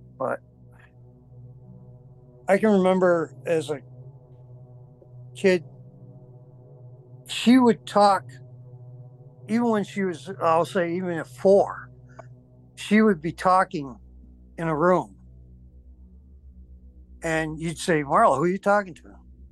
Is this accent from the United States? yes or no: yes; Granby, New York, United States; But we were raised out in Bowens Corners, Granby area, on a farm.